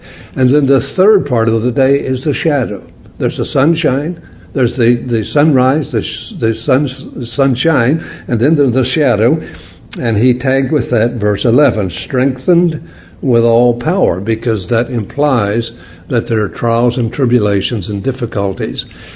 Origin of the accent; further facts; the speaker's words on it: West Virginia, United States; And after my studies at Emmaus, I went back to my home state of West Virginia and lived there for a year and worked with a little assembly.